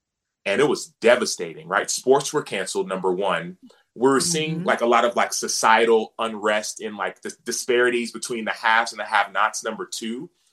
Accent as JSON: {"language": "English", "town": "Dallas", "region": "Texas", "country": "United States", "tie": "born or raised there", "also_born_or_lived": "Austin / Phoenix", "said": "I grew up in Dallas. I went to school at the University of Texas, so that's Austin. I got drafted to the Arizona Cardinals, so that's Phoenix."}